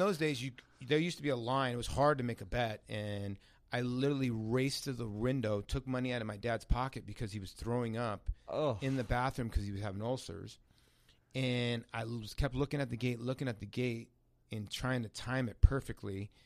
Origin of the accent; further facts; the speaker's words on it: Garden City, New York, United States; Yeah, I come from actually Long Island.